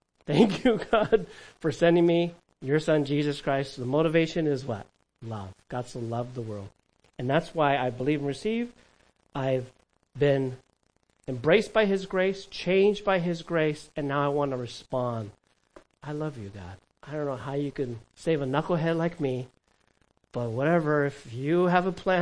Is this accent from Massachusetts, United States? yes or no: no; California, United States; I read my growing up in California